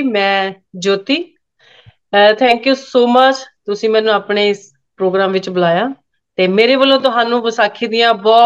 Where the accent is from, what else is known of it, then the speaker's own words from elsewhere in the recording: Majri, Punjab, India; ਬਚਪਨ ਸਾਡਾ ਸਾਡੇ ਪਿੰਡ ਮਾਜਰੀ, ਲੁਧਿਆਣਾ ਜ਼ਿਲ੍ਹਾ ਦੇ ਵਿੱਚ ਮਾਜਰੀ ਪਿੰਡ। ਅਸੀਂ, ਮੈਂ ਉੱਥੇ ਹੀ ਜੰਮੀ ਪਲੀ ਹਾਂ, ਵੱਡੀ ਹੋਈ ਹਾਂ, ਉੱਥੇ ਹੀ ਸਾਡੀ ਸਕੂਲਿੰਗ ਆ। ਫਿਰ ਜਦੋਂ ਅਸੀਂ ਪ੍ਰੋਫੈਸ਼ਨਲੀ ਆਪਣੀ ਸਿੰਗਿੰਗ ਨੂੰ ਅਪਣਾਇਆ ਤੇ ਫਿਰ ਅਸੀਂ ਲੁਧਿਆਣੇ ਸ਼ਿਫਟ ਹੋ ਗਏ